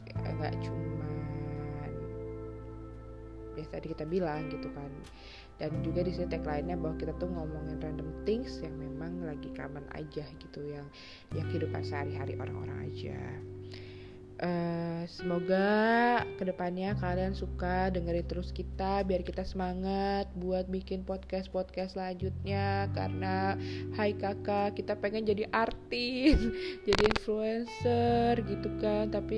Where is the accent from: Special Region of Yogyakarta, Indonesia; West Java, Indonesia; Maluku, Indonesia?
West Java, Indonesia; Bogor; radio Lesmana FM di Bogor, karena gue orang Bogor.